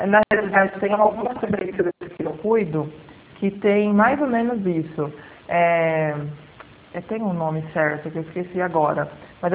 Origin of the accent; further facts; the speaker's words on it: Itu, São Paulo, Brazil; não sou de Botucatu, sou de Itu.